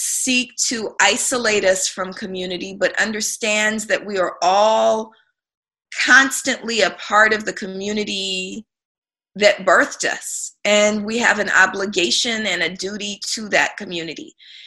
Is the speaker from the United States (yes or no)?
yes; Oakland, California, United States; as a Black girl growing up in East Oakland at the height of the crack cocaine epidemic